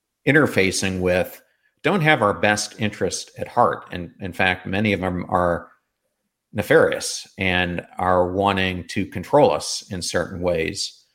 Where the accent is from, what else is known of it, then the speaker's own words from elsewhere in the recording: York, Pennsylvania, United States; I grew up in Pennsylvania, and I grew up in York.